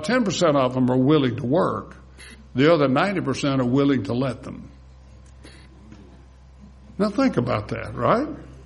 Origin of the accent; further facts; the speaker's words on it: Winfield, Louisiana, United States; I grew up in Winfield, down in north central Louisiana. And it may have just been a Wynn Parish thing, I don't know.